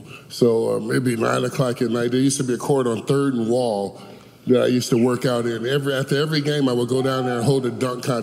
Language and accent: English; Indiana, United States; I grew up in Indiana, but absolutely, I was, man, let's say 6 feet in fifth grade.